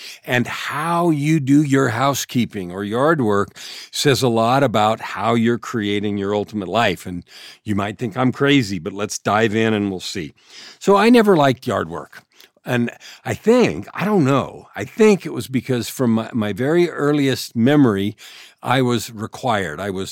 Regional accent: San Francisco, California, United States; born there; I've always lived in sort of a suburban area. I was born in San Francisco, and my first very few years, 3 years, I think, were in an apartment.

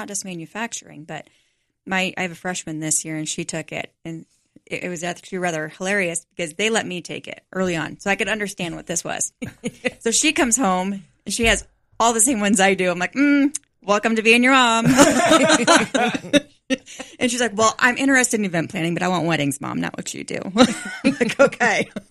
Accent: Iowa, United States; moved away; I mean, I'm a transplant. I'm from Iowa originally.

